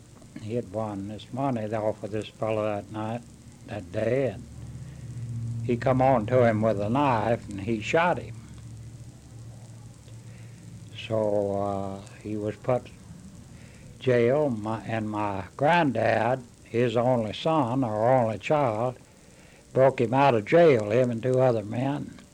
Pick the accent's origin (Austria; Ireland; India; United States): United States; Kentucky; born there; I was born in Marshall County, right where you turn into the TVA Park, down right on the edge of the water.